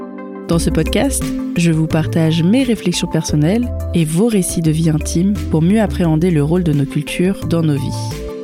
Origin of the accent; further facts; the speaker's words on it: Île-de-France, France; also born or lived in Paris; je suis née en France, à Paris, dans le 19e arrondissement. J'ai grandi en Seine-et-Marne, avec ma mère d'origine vietnamienne et mon beau-père d'origine française. Mon père, lui, est d'origine chinoise, cantonais.